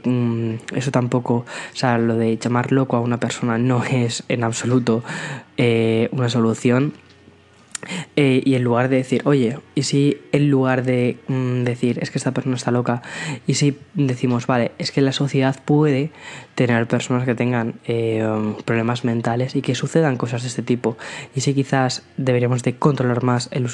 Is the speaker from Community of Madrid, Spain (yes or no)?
yes; Aranjuez, Community of Madrid, Spain; yo soy de Madrid, nací en Madrid, pero me he criado en un pueblo muy muy muy cerquita de Madrid, que es Aranjuez.